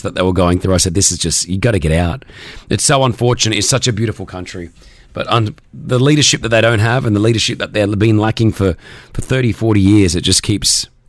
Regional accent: Australia; The radio stations in my home country, Australia, were talking about it nonstop.

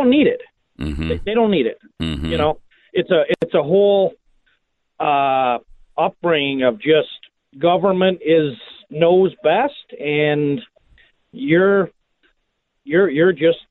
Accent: Canada; now in United States; Now, I grew up in Canada

